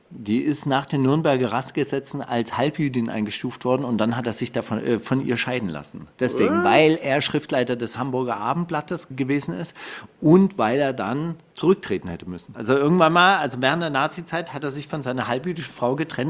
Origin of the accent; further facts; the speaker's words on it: Palestine; Ich bin Palästinenser, ich kann nichts dafür. Ja? Ich komme nun mal daher.